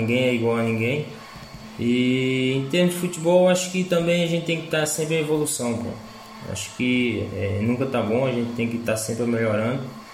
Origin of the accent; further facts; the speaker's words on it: Bahia, Brazil; now in Portugal; E conheço mais mesmo é como baiano no Brasil e aqui também.